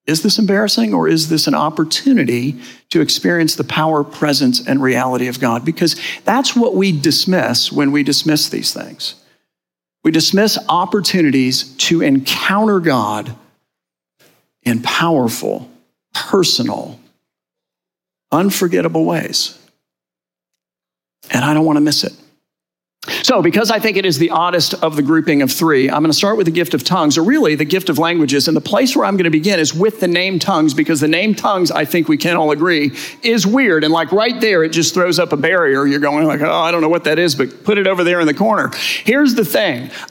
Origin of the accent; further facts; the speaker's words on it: Miami, Florida, United States; I grew up in Miami. South Florida is my home.